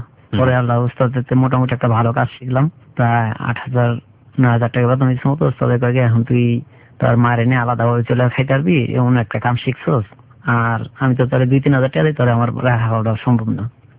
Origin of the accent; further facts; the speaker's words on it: Dhaka, Dhaka Division, Bangladesh; born there; আমার জন্ম ঢাকাতেই, মান্ডাতেই, আর আমার জেলা হচ্ছে শরীয়তপুর।